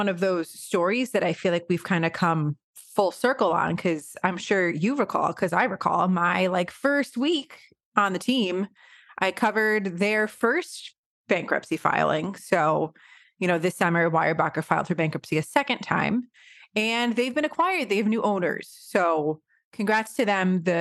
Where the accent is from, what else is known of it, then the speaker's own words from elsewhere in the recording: New Jersey, United States; like I grew up in New Jersey and they were always kind of a name that, you know, would be top of mind when you were thinking of craft beers in the area